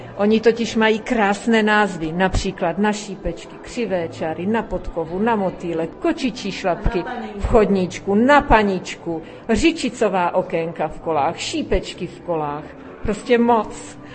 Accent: Rožnov pod Radhoštěm, Zlín Region, Czechia; Tak já, protože jsem z Rožnova a tam je velký depozitář

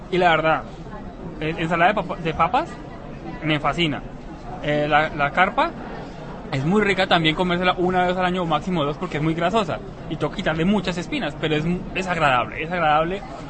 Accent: Colombia; Y siempre, cada vez que uno habla que soy colombiano, lo primero que salta es esa parte.

